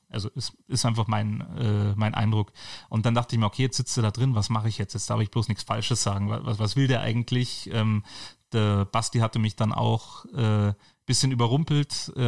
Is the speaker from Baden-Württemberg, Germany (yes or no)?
no; Munich, Bavaria, Germany; born there; Also ich bin geboren in München, auch, also wirklich zu Hause auf die Welt gekommen, in Neuhausen.